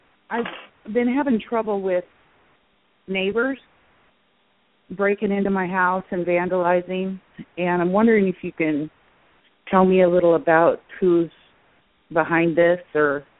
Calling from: Midwest, United States; The Midwest.

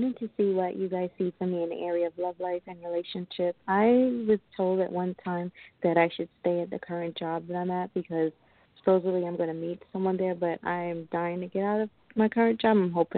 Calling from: Long Island, New York, United States; I'm calling from Long Island, New York.

